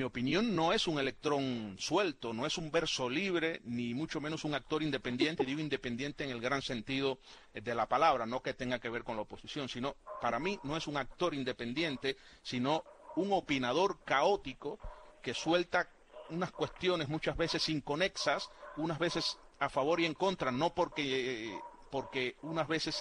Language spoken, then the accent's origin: Spanish; Cuba; born or raised there